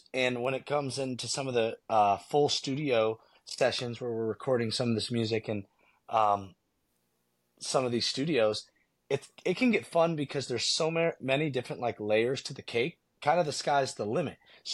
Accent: Ohio, United States; also born or lived in Richlands, North Carolina; I'm originally from Ohio. Spent a little bit of my childhood in Richlands, North Carolina.

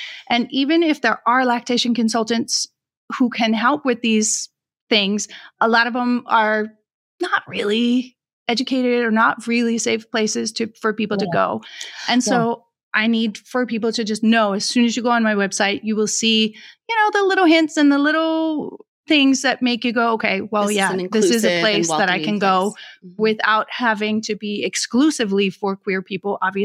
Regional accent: Denmark; born or raised there; English is a second language; moved away as an adult; now in United States

